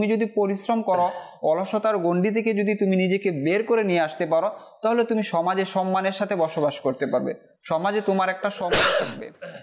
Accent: Bangladesh; আমরা বাঙালি হিসাবে, আমরা বাংলাদেশি হিসাবে যদি আমার দেশের মানুষের ভাগ্যকে পরিবর্তন করতে যায় তাহলে আমাদেরকে চেষ্টা করতে হবে।

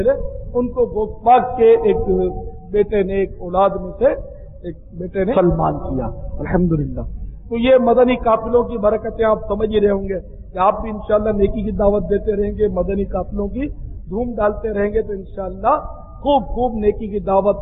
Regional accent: Karachi, Sindh, Pakistan; born there; میں بہرحال کتیانے میں پیدا نہیں ہوا، کراچی میں پیدا ہوا ہوں تو کتیانہ کبھی دیکھا بھی نہیں. بہرحال ہمارے ماں باپ جو تھے وہ کتیانے کے تھے، چھوٹا سا گاؤں تھا بغیر اسٹیشن کا، دیہات کا.

